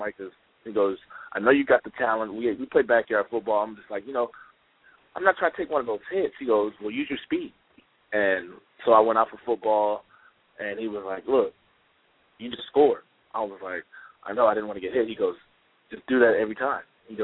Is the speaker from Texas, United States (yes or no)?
yes; Texas, United States; Well, I grew up, I'm from Texas, and I grew up in Texas, so football was always a big thing.